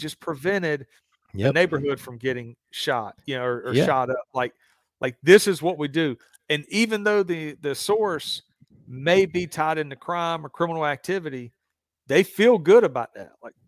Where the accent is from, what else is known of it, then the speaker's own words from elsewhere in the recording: Southern United States, United States; So I grew up in the South, and you had the Klan that dominated the South.